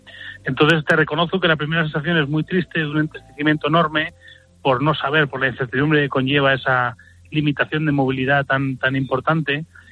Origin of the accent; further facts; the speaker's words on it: Madrid, Community of Madrid, Spain; Yo soy de Madrid y estaba en Barcelona